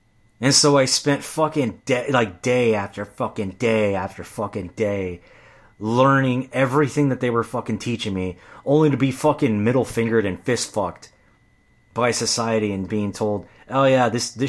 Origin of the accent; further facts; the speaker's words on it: United States; because I'm an American, David.